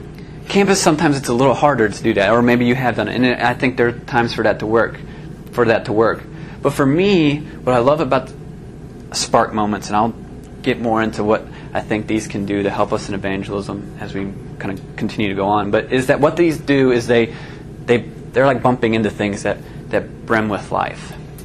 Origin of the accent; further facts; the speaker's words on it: Illinois, United States; I grew up in Illinois, Northwest Illinois.